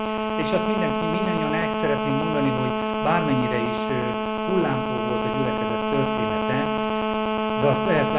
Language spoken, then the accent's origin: Hungarian; Szolnok, Jász-Nagykun-Szolnok, Hungary; milyen volt szolnokiként megélni az adventista jelenlétet.